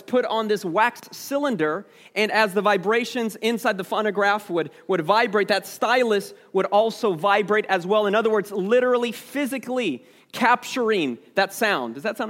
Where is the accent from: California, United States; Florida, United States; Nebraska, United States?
Nebraska, United States; Lincoln; born there; I was born in Lincoln, Nebraska.